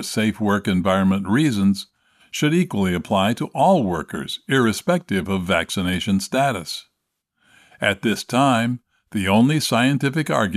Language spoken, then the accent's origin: English; Texas, United States; I am hopeful for this scenario in my home state of Texas.